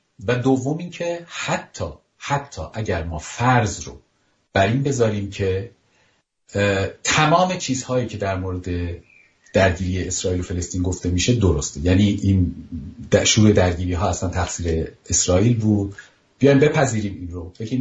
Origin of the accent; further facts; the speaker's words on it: Iran; اینا فهمیدن ما ایرانی هستیم،